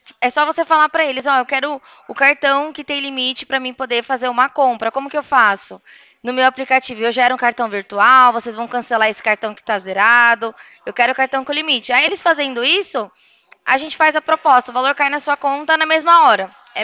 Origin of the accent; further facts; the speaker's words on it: Atibaia, São Paulo, Brazil; Porque eu sou daqui de Atibaia. Eu moro no interior de São Paulo.